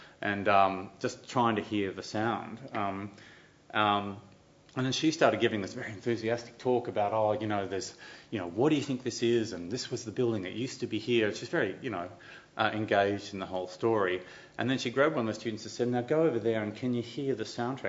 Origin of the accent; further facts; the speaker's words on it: Montreal, Quebec, Canada; born there; I was born in Montreal